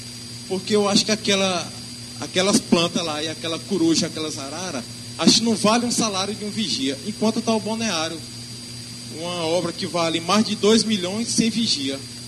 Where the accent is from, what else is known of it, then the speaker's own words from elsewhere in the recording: Guadalupe, Piauí, Brazil; also born or lived in Teresina; Eu passei 8 anos em Teresina, quando eu falava e comentava, e os amigos perguntavam, de onde você é? Eu falava de Guadalupe.